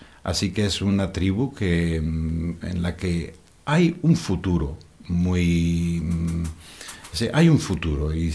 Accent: Almería, Andalusia, Spain; moved away as an adult; era un sacerdote joven en mis 20 y tantos años, y yo no había dormido como español, andaluz, soy almeriense.

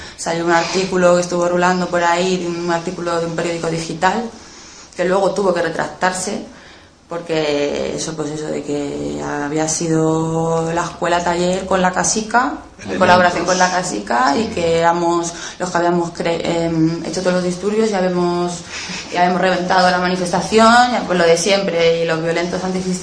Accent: Alcorcón, Community of Madrid, Spain; Somos, exacto, de Alcorcón y claro que apoyamos la huelga

